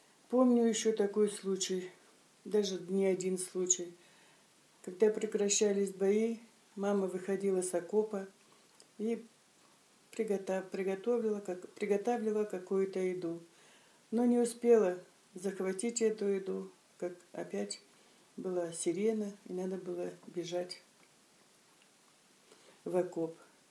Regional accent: Gadgaron, North Ossetia–Alania, Russia; born there; Я родилась 9 октября 1938 года в селе Гадгарон Ордонского района, Северо-Осетинская ССР, ныне Алания.

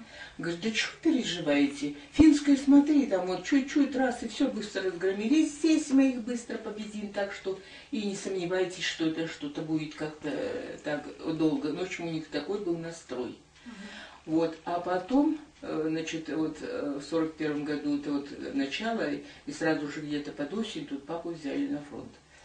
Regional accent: Barnaul, Altai Krai, Russia; also born or lived in Stukovo; 23 ноября 1935 года в Алтайском крае, Павловский район, село Стуково было там. Но в 40-м году, перед самой войной, мы уехали в Барнаул. И все мое детство, и вся моя юность

